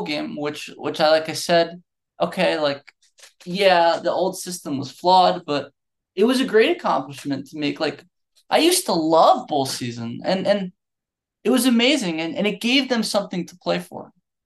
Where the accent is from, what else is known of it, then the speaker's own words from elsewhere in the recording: Syracuse, New York, United States; I come from Syracuse and we're lucky we're still in the ACC.